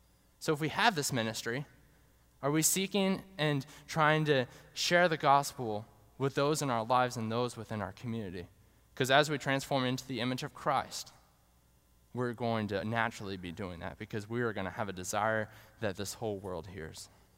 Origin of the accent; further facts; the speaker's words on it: New Hampshire, United States; Now, I grew up in New Hampshire, and so in the hot summer times, when it reached about 65 degrees, we would all be coming back in sweating